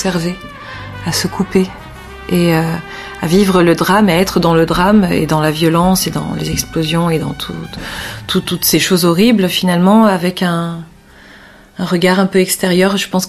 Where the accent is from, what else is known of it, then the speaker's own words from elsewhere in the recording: Lebanon; Qu'est-ce qui fait que je suis libanaise ?